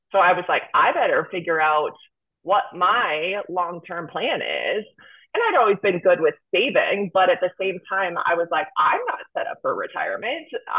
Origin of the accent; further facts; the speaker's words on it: Midwest, United States; I'm from the Midwest, so a lot of my friends had kids in their 20s from back home.